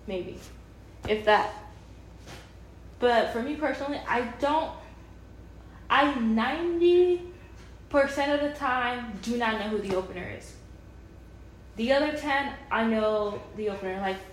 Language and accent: English; Canada; now in Pittsburgh, United States; because I'm from the Northeast, from Canada, then I live in Pittsburgh